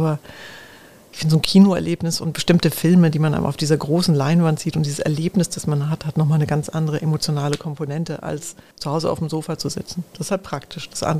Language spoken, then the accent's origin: German; Heide, Schleswig-Holstein, Germany; born there; now in Munich, Germany; Und Heide bin ich geboren. Ich liebe den Norden Deutschlands total. Aber habe dazu jetzt kaum noch einen Bezug.